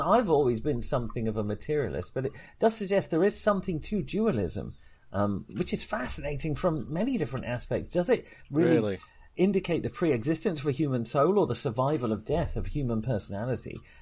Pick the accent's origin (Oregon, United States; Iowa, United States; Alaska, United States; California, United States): Iowa, United States; born there; No, I was born in Iowa, but I work.